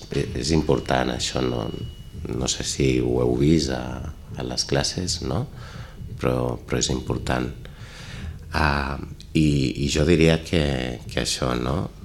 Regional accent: Barcelona, Catalonia, Spain; Jo soc de Barcelona, en comparació amb Girona, doncs això és molt més assequible, no?

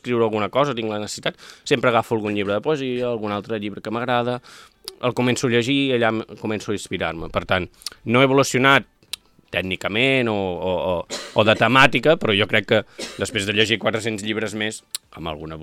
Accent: La Bisbal d'Empordà, Catalonia, Spain; born there; now in Vilamacolum, Spain; tinc moltes cases, a casa on vaig néixer a la Bisbal

